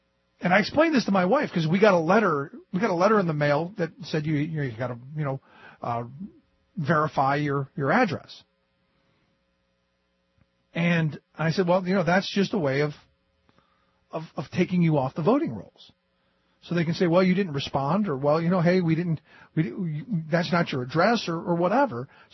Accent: Cleveland, Ohio, United States; People in my hometown of Cleveland were standing in line for 10 hours waiting to vote.

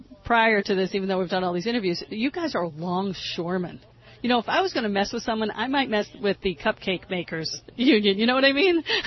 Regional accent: East Coast, United States; I'm from the East Coast. I knew nothing about what's going on here.

